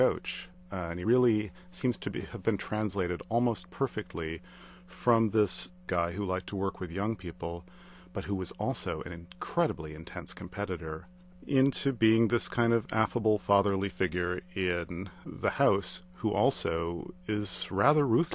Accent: Midwest, United States; When I was growing up in the Midwest, the cardinal rules of socializing were you don't talk about religion and you don't talk about politics.

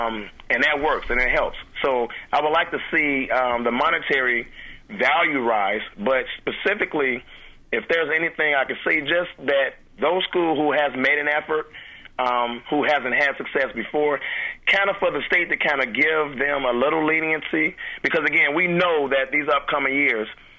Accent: Benton Harbor, Michigan, United States; The good thing about me, I am from Benton Harbor. I graduated in 1992.

